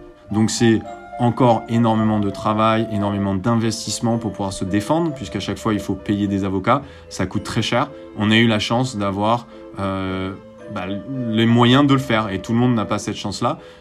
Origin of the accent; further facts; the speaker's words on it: Marseille, Provence-Alpes-Côte d'Azur, France; j'ai grandi à Marseille